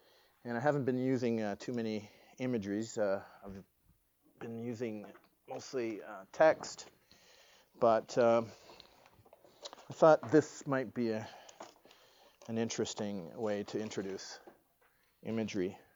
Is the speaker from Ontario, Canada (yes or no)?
yes; Toronto, Ontario, Canada; I grew up in Toronto.